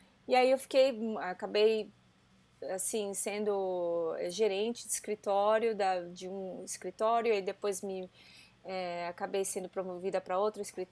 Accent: Brazil; mas eu acho que eles têm muitos privilégios que nós, como brasileiros, nunca tivemos, entendeu?

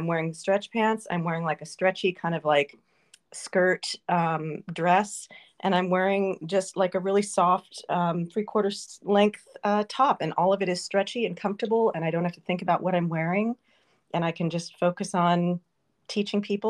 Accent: Colorado, United States; so in my high school, I grew up in Colorado, and every year our drama teacher would write his own melodrama, and we would perform it.

